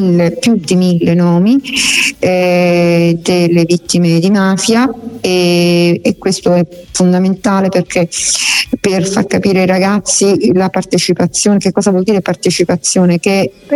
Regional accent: Sicily, Italy; essendo io siciliana, ho deciso che io amo la mia patria, la mia terra che è la Sicilia

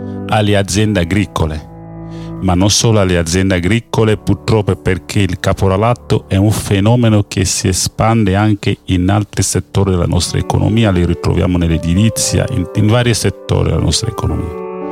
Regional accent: Cameroon; Italian is a second language; Il mio paese, io sono originario del Camerun, venne a partecipare alla Coppa del Mondo.

